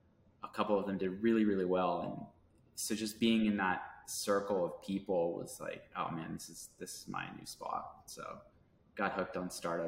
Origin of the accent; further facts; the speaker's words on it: Youngstown, Ohio, United States; No, I grew up in Youngstown, Ohio.